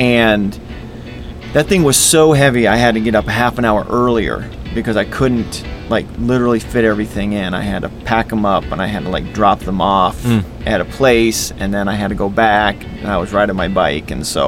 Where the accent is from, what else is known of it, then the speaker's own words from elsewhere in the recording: Maine, United States; growing up in Maine, there wasn't a huge population, so there wasn't a huge amount of competition